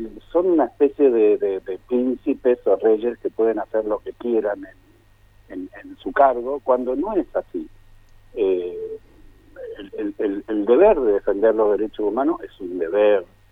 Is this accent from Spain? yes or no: no; Santa Fe, Argentina; Yo soy santafesino de la ciudad